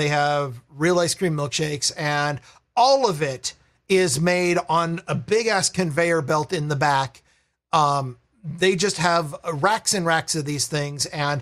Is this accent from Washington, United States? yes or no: yes; Vancouver, Washington, United States; I grew up in Vancouver, Washington, so they were there.